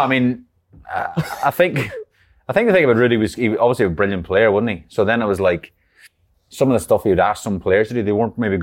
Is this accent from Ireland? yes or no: yes; Ireland; Just obviously growing up in Ireland as well